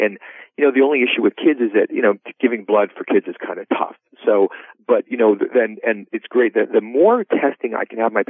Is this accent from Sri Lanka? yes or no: no; Canada; now in United States; You know, I'm a Canadian, and every immigrant likes to have the word American in their company.